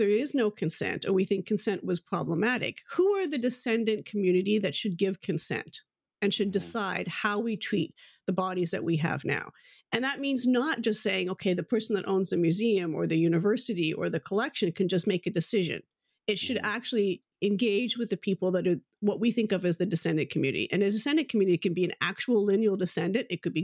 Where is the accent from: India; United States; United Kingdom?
India; as probably from my own position as an Indian woman, bothers me.